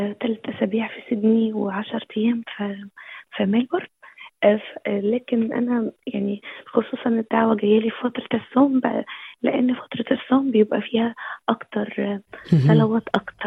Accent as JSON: {"language": "Arabic", "country": "Egypt", "said": "فيمكن أنا عشان مصرية فيمكن واخدة سمات حلوة وصفات حلوة من مصر يعني"}